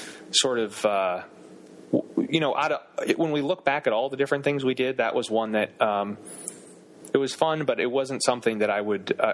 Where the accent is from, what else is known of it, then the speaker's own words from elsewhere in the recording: Massachusetts, United States; I'm from Massachusetts, so I'm pretty used to the cold.